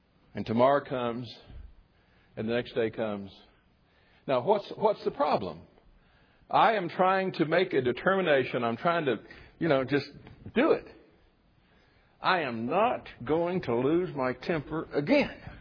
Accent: Florida, United States; When I grew up in Florida, which I did, we had a saying.

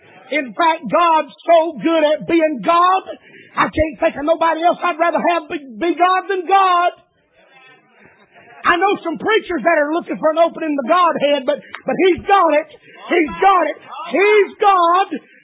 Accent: Alabama, United States; And I ain't smart. I'm from Alabama, y'all.

